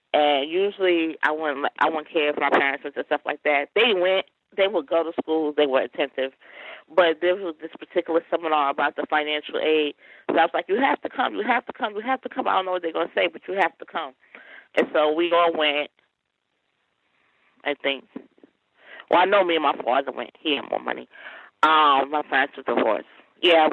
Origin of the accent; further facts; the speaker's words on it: New York, United States; now in Georgia, United States; I live in Georgia, but I'm from New York, and I went to, I had to test into a high school, which that was an experience.